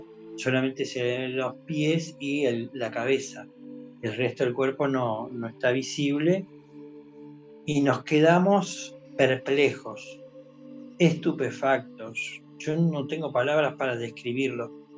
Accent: Uruguay; yo vengo del Cairo, soy uruguayo, pero también soy argentino y también soy latinoamericano.

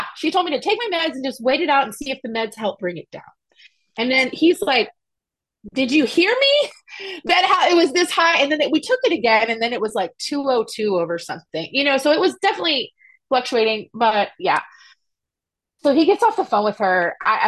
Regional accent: Austin, Texas, United States; I'm born and raised in Austin. Okay. When I was a kid, Breckenridge was the county hospital.

